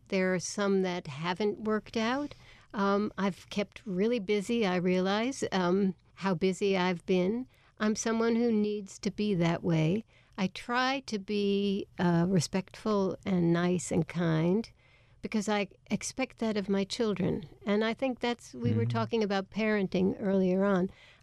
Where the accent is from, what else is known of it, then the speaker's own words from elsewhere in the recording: United States; I am political in that, sure, I'm an American